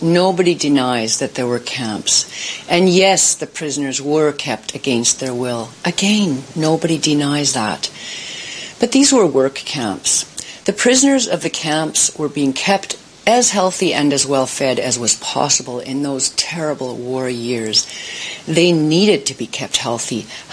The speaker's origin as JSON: {"language": "English", "country": "Canada", "tie": "born or raised there", "said": "I was born and raised in Canada, first-generation Canadian citizen of German heritage. My parents both came from Germany. They immigrated to Canada in 1951 and 52, respectively."}